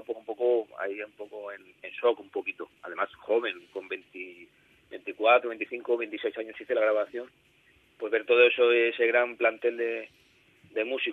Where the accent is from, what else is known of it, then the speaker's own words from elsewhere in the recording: Alcalá de Chivert, Valencian Community, Spain; yo soy de aquí, soy valenciano, vivíamos un pueblecito aquí al lado de en Alcalá de Chivert, aquí en el norte de Castellón, donde en principio no hay mucha tradición flamenca